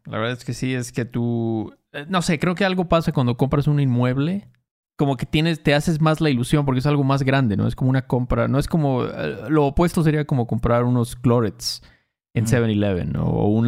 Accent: Veracruz, Mexico; Cuando éramos morros en Veracruz.

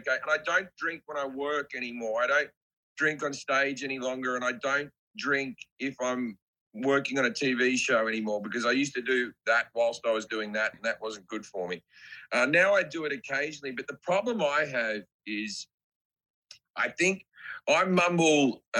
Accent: Australia; no, it's just, I'm just Australian.

